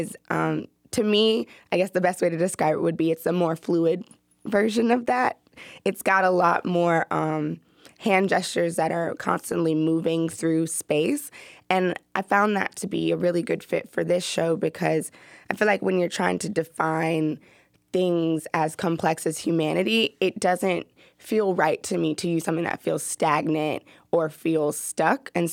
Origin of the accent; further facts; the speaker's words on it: Atlanta, Georgia, United States; I'm also from Atlanta, so my city inspires me a lot.